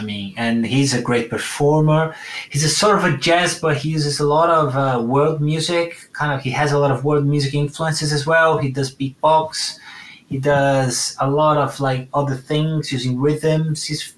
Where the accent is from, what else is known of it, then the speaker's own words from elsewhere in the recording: Brazil; now in London, United Kingdom; basically I'm in London, but I'm from Brazil, right?